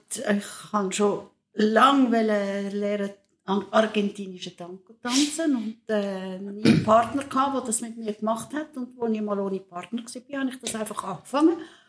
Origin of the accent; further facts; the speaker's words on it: Zurich, Switzerland; moved away as an adult; now in Basel, Switzerland; seit vielen, vielen Jahren in Basel. Ich bin auch Baslerin geworden. Aber ich bin eigentlich geboren und bis ich 20 war in Zürich aufgewachsen.